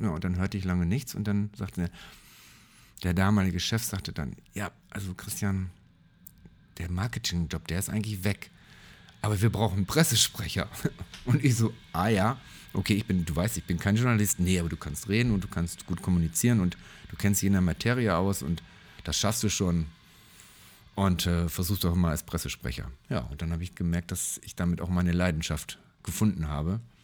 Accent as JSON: {"language": "German", "region": "North Rhine-Westphalia", "country": "Germany", "said": "Wo kommen Sie denn her? Ich sage, oh, aus Westfalen."}